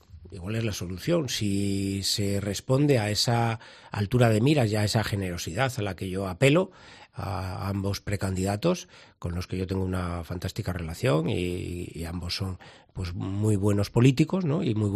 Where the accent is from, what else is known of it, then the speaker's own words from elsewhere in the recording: La Rioja, Spain; Yo he sido concejal de mi pueblo, he sido consejero, soy diputado, he sido senador. Allí donde he estado he procurado cumplir con mi misión, que es servir a los riojanos, servir a mi comunidad, a mi país, a mi pueblo, que es por donde empecé.